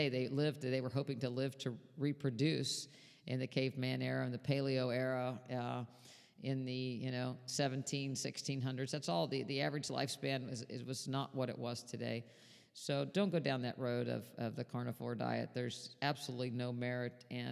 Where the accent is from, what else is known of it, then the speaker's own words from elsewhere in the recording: United States; you know, I come from West Virginia, Pennsylvania border.